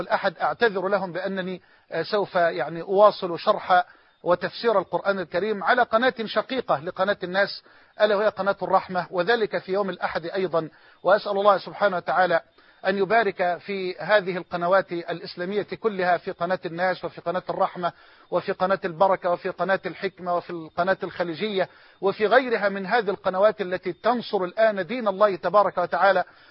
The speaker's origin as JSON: {"language": "Arabic", "country": "Egypt", "said": "وأن يجعل بلدنا مصر أمنا أمانا سخاء رخاء"}